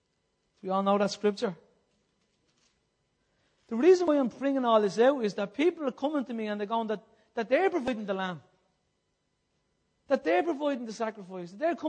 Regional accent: Ireland; As Irish people, as poor old Catholic Irish people, what we love to do is we love to put Christ on the cross

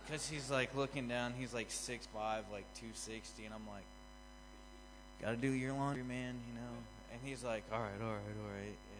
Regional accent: Missouri, United States; moved away; But I'm actually not from Tennessee. I'm actually from Missouri and moved down to Tennessee for, you know, a couple different reasons.

